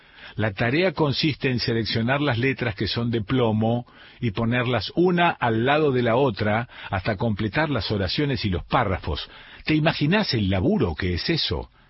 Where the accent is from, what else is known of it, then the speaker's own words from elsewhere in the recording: Rosario, Santa Fe, Argentina; now in San Marcos Sierras, Argentina; yo soy rosarino, ni siquiera santafesino, soy rosarino. Y ahora soy cordobés, no tengo el acento, estoy de alguna manera absorbiendo algunas costumbres, pero soy de acá, soy de San Marcos Sierras.